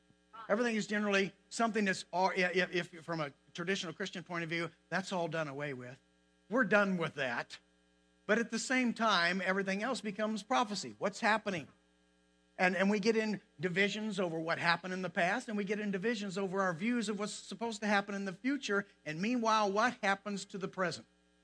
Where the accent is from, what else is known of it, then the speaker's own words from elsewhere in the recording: Missouri, United States; now in Vernal, United States; I'm from a little small town called Vernal, Utah. I'm not from there. I'm originally from Missouri, but we've lived there for 30-some-odd years.